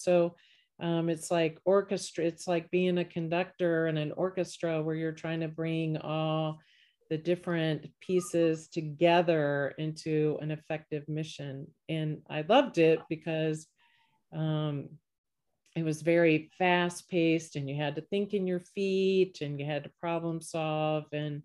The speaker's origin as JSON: {"language": "English", "region": "Virginia", "country": "United States", "tie": "born or raised there", "said": "So I grew up in Virginia. I left Virginia and I went to officer training school because I went to college at Virginia Tech."}